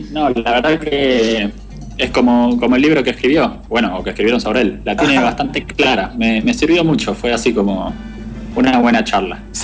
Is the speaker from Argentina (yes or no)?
yes; Argentina; nosotros como argentinos la realidad es que no tenemos ni la más mínima idea de lo que sucede en Centroamérica